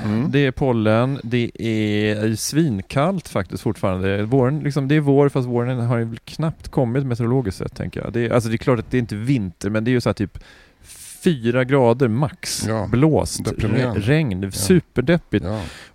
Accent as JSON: {"language": "Swedish", "country": "Sweden", "accent": "Standard Swedish", "said": "jag brukar så här på skoj, liksom halt på skoj, halt på allvar säga att jag har en sammetslen rikssvenska."}